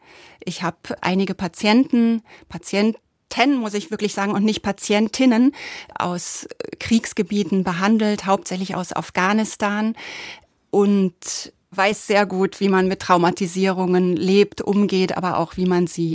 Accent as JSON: {"language": "German", "town": "Kranenburg", "region": "North Rhine-Westphalia", "country": "Germany", "tie": "born there", "said": "Ich bin in Kranenburg geboren."}